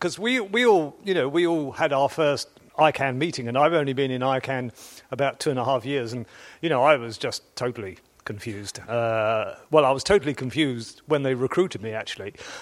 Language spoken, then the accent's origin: English; London, United Kingdom; I am actually a Londoner myself. I don't know what a Londoner really means, but I sort of grew up. I went to university here, and I worked here for a number of years.